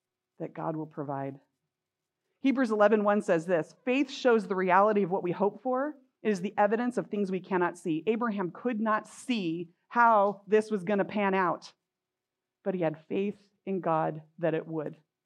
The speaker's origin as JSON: {"language": "English", "region": "California", "country": "United States", "said": "We're from California. We love guacamole."}